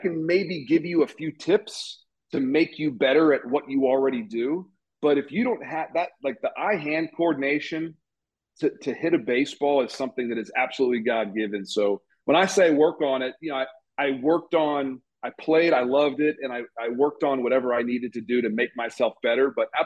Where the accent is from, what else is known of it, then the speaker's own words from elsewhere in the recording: Baltimore, Maryland, United States; I grew up in Baltimore. Eddie Murray was my guy.